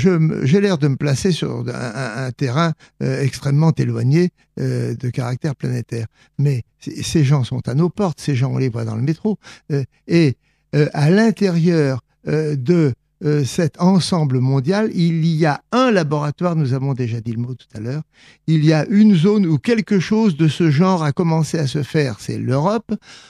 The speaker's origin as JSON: {"language": "French", "region": "Nouvelle-Aquitaine", "country": "France", "tie": "born or raised there", "also_born_or_lived": "Vendée", "said": "mes parents étaient très pauvres, ils ont été forcés d'émigrer plus au sud, en Charente-Maritime, et c'est là que j'ai passé mon enfance."}